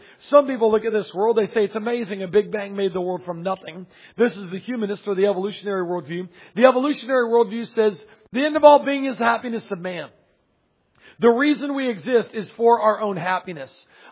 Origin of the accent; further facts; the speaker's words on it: Pensacola, Florida, United States; by the way, if I haven't gotten to meet you yet. I'm from Pensacola, Florida.